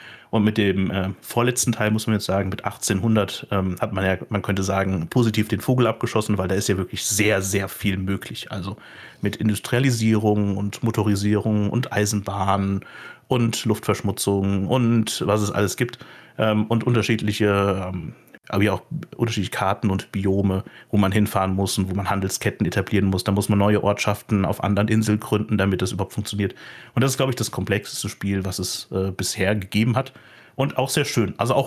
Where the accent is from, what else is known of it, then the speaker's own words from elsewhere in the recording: Mainz, Rhineland-Palatinate, Germany; das freut uns natürlich als Mainzer besonders